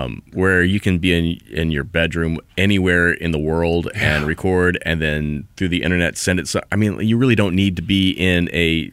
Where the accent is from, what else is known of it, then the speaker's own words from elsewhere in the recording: Macomb, Illinois, United States; Originally from Illinois. Small town, Western Illinois University is there. It's called Macomb, Illinois, middle cornfields, 20,000 people. Parents were from Chicago, so I would end up going there a lot for vacations and whatnot.